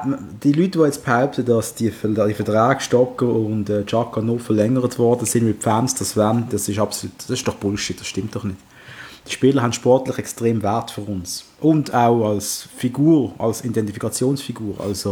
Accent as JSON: {"language": "German", "town": "Basel", "region": "Basel-Stadt", "country": "Switzerland", "said": "Darf man das sagen, als Basler"}